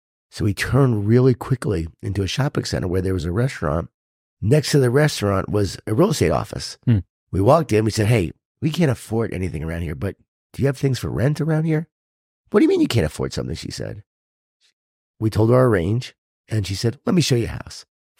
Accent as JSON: {"language": "English", "town": "Long Island", "region": "New York", "country": "United States", "tie": "born or raised there", "lives_now": "Florida, United States", "said": "My wife grew up at the beach, Virginia Beach. I grew up in Long Island, New York."}